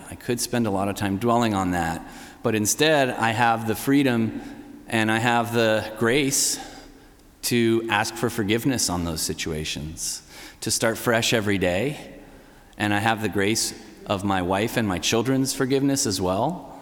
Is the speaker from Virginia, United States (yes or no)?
no; Florida, United States; I grew up in Florida and all these other places, and my dad was crazy and moved us all over the country and somehow settled here in this area finally